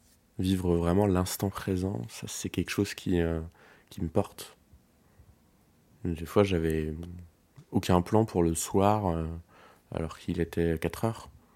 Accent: Brest, Brittany, France; Et je viens de Brest, j'y ai grandi, voilà.

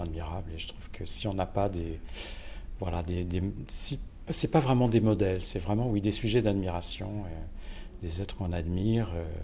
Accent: northern France, France; moi je suis un Français du nord de la France.

